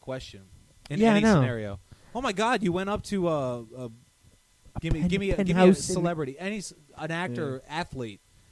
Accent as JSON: {"language": "English", "town": "New Orleans", "region": "Louisiana", "country": "United States", "said": "Oh, I'm from New Orleans."}